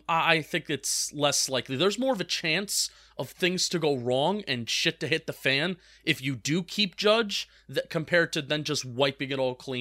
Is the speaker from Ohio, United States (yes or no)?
no; New Jersey, United States; I'm from New Jersey. I'm automatically 25% Italian.